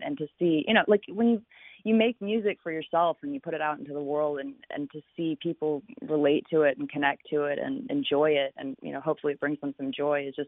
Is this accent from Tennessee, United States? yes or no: no; New York, United States; but I'm also a New Yorker, so you know, I'm gonna support that too.